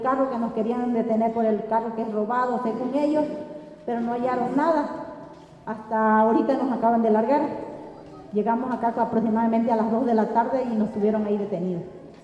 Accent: Tonalá, Chiapas, Mexico; Nosotros venimos del municipio de Tonalá y de Piriquiapan.

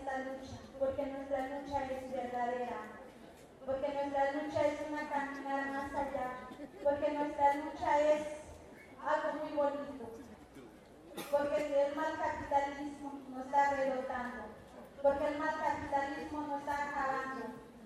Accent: Ocosingo, Chiapas, Mexico; first language Tseltal; Spanish is a second language; Compañeros, mi lengua es Cetal, no sé si escucharon, pero yo hablo Cetal, yo vengo de Hilo San Antonio, desde el municipio de Ocosingo, Chiapas.

